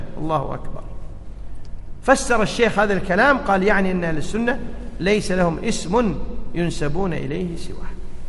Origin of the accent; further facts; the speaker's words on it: Kuwait; يبيع تمائم، يسميه حجب حنا عندنا بالكويت.